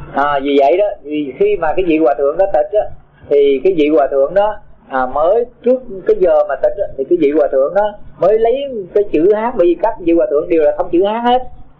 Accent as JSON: {"language": "Vietnamese", "region": "Tay Ninh", "country": "Vietnam", "tie": "born or raised there", "said": "Cho nên thầy sinh trưởng ở Tây Ninh đó, do những cái mẫu chuyện mà nó huyền thoại đó, mà khi lớn lên là ai nghe cũng ham tu hết à."}